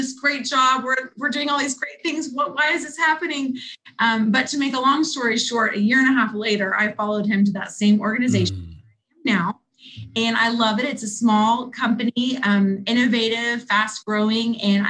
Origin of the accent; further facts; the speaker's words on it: Houston, Texas, United States; But I grew up in Houston, Texas. I was a middle kid, and I grew up wanting to be a nurse